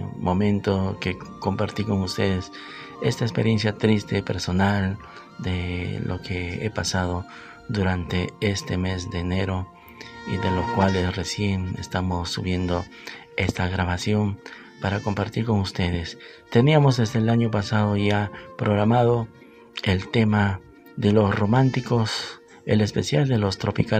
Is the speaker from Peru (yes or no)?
yes; Peru; con esta pandemia que se desató la segunda ola en mi país, en Perú.